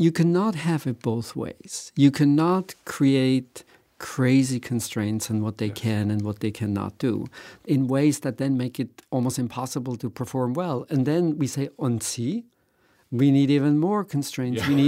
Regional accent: Switzerland; now in United States; As both of you know, I grew up in Switzerland.

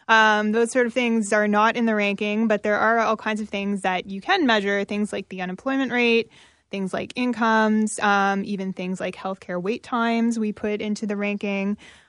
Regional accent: Oakville, Ontario, Canada; I actually grew up in Oakville. So when I was growing up in Oakville in the 90s, Oakville was it wasn't a very diverse place to live

